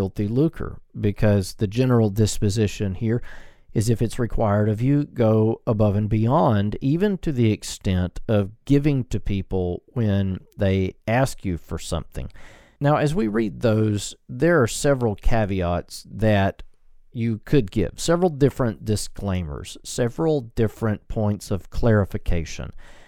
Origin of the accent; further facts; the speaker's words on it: United States; It flies in the face of a lot of what I personally feel as an American.